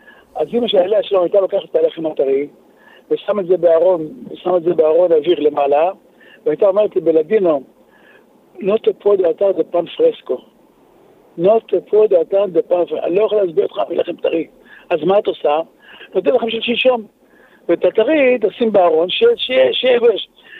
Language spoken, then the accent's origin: Hebrew; Tel Aviv, Tel Aviv District, Israel; born there; אני נולדתי בתל אביב בשכונת שפירה, משכנות עוני. הגעתי בבית מאוד מאוד עני, מאוד מאוד עני.